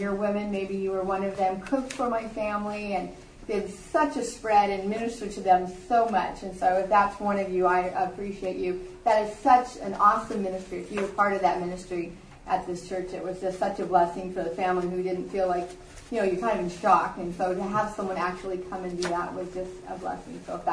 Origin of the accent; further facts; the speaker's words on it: La Mirada, California, United States; now in Marietta, United States; So we've been here about 25 years, and I grew up in La Mirada. My family, my dad actually still lives in La Mirada